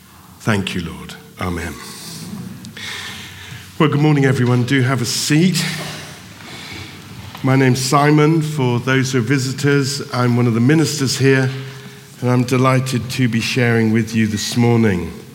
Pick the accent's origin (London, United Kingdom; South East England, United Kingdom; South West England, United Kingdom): South West England, United Kingdom; Plymouth; also born or lived in Bristol / Somerset; I was born in Bristol and then spent 10 years in Plymouth and then moved back up to Somerset. But growing up as a young boy in Plymouth was, we lived in the city